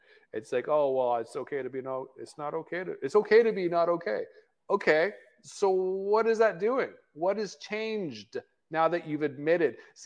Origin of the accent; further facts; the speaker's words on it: Canada; And man, I'm from Canada, man.